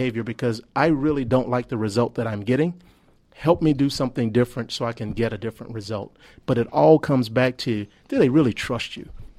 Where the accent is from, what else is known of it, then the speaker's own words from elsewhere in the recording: Birmingham, Alabama, United States; I grew up in Birmingham, Alabama. I grew up in the inner city.